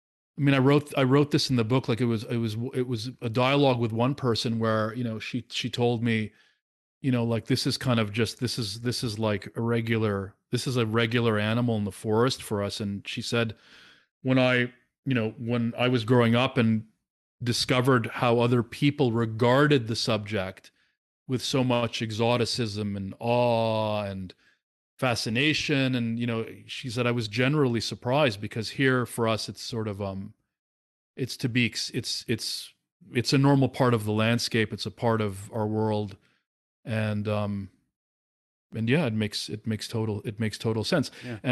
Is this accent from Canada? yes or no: yes; Toronto, Ontario, Canada; So, or maybe because I was from Toronto or something, I don't know.